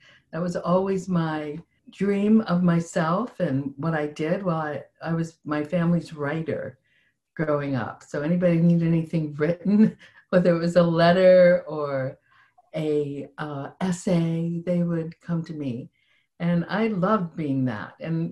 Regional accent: Ohio, United States; also born or lived in Ashland, Kentucky / Western Pennsylvania / Central Illinois; Well, I was born in Ashland, Kentucky, and raised in Southern Ohio, Western Pennsylvania, and Central Illinois.

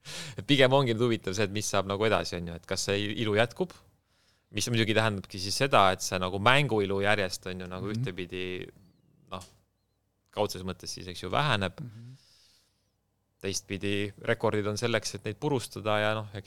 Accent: Põlva, Põlva County, Estonia; ma olen Põlvast pärit ka

